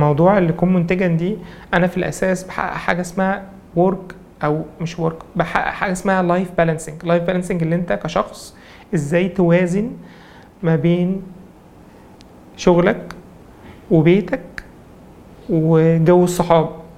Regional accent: Sharqia Governorate, Egypt; born there; now in Cairo, Egypt; انا من مواليد الشرقية بس الحمد لله مؤخرا بقيت قاعد في القاهرة،

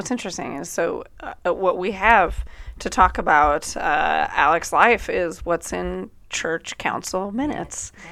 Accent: Iowa, United States; Because I'm from Iowa, right? Like, by and large, we weren't really involved in a lot of this.

